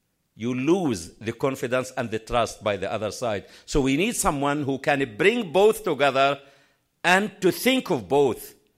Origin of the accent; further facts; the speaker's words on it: Canada; I'm coming from Canada